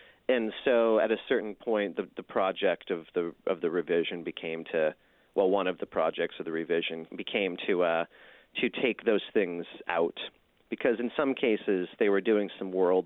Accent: United States; I lie a lot and I say that I grew up in Portland. I didn't actually grow up in Portland. I grew up a town over, but I spent a lot of time there.

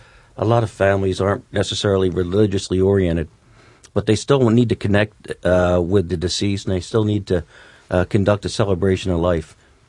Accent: New Jersey, United States; and I came from New Jersey because I thought so much of the school.

